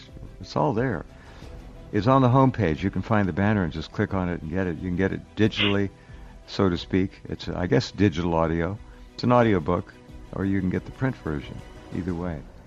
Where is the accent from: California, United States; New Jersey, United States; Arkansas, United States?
California, United States; What a beautiful state. I grew up in California.